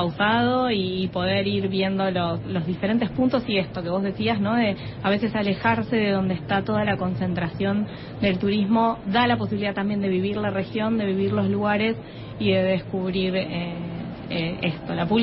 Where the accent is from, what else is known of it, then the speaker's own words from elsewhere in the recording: Argentina; Y siendo argentinos, ¿cómo podemos no ir?